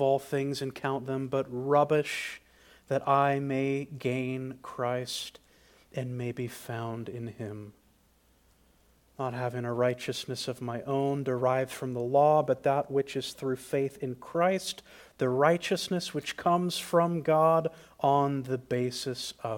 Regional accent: United States; and I'm an American.

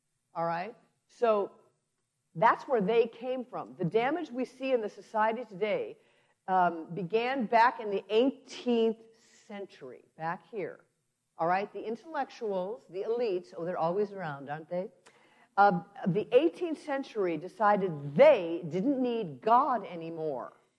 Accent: Chicago, Illinois, United States; I was raised in Chicago in the 1960s.

